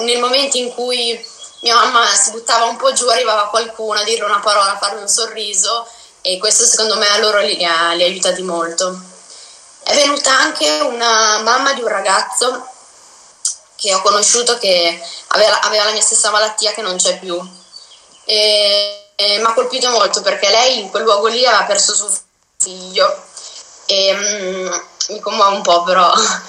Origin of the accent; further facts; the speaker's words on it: Imola, Emilia-Romagna, Italy; sono di Imola, ho 16 anni e a dicembre del 2017 mi hanno diagnosticato un tumore osseo raro.